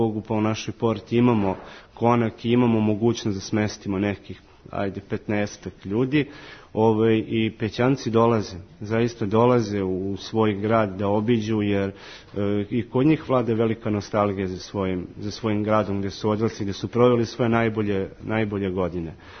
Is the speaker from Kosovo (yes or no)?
yes; Zubin Potok, Mitrovica District, Kosovo; now in Peć, Kosovo; ja dolazim sa severa Kosova i Metohije, odnosno iz Zubinog Potoka, selo kod Zubinog Potoka, selo Banje.